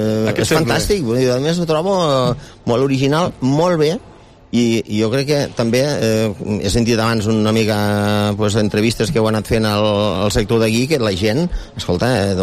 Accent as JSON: {"language": "Catalan", "town": "Durro", "region": "Catalonia", "country": "Spain", "tie": "born there", "said": "jo vaig néixer a Durro, exactament, i d'una família molt humil, pagesos."}